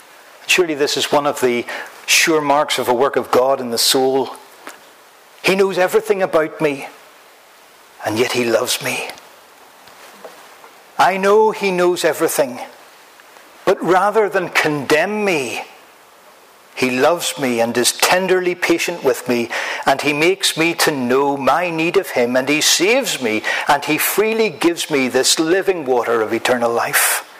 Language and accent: English; Bangor, Northern Ireland, United Kingdom; When I was growing up in Bangor, County Down, Northern Ireland